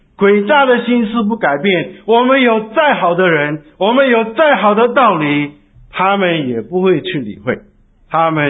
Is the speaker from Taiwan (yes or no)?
no; China; 所以我们中国人对面子这个问题看得很重。